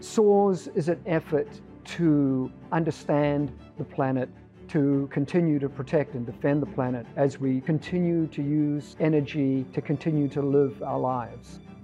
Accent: Te Awamutu, Waikato, New Zealand; now in San Diego, United States; I was born in Te Awa Mutu, which is quite close to Hamilton, south of Auckland, on the North Island of New Zealand. I was always drawn to the ocean as a child. We lived about 10 miles from the west coast of New Zealand on the North Island.

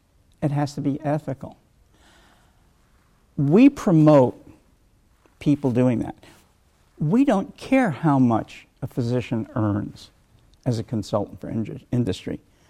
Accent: Minnesota, United States; I'm from Minnesota

